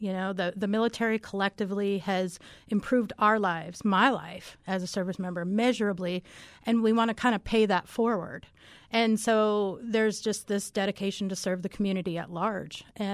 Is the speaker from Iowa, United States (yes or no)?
yes; Iowa, United States; I mean, I grew up in Iowa, and I was the only person, you know, there were no persons of color.